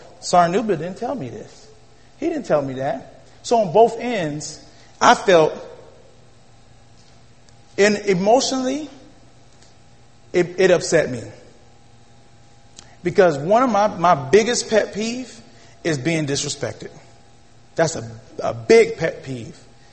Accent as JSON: {"language": "English", "region": "Florida", "country": "United States", "also_born_or_lived": "South Carolina", "said": "I'm from Florida and South Carolina, Florida, and I'm not used to snow."}